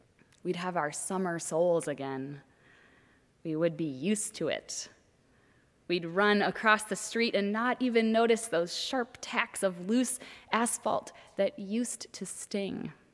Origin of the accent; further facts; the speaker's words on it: Minneapolis, Minnesota, United States; Many of you know that I grew up in Minneapolis, Minnesota.